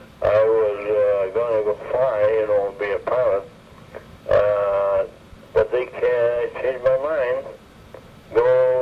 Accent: Brooklyn, New York, United States; Dan, I'm from Brooklyn.

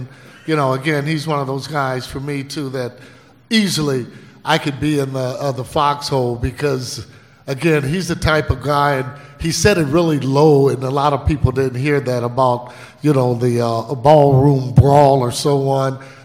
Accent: Los Angeles, California, United States; Growing up in Los Angeles and coming up with the Giants

